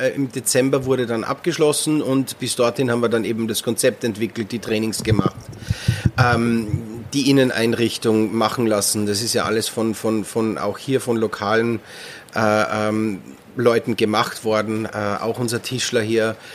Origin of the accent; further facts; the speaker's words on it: Austria; weil ich bin ja ein Österreicher.